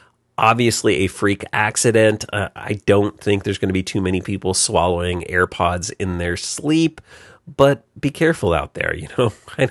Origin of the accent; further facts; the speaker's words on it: San Diego, California, United States; Apple's map feature Look Around is finally available here in San Diego, in my hometown